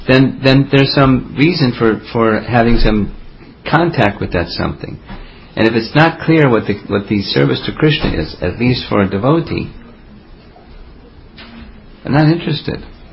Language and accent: English; New York, United States; There's so many people, and I'm from New York, and I, you know, just going anywhere.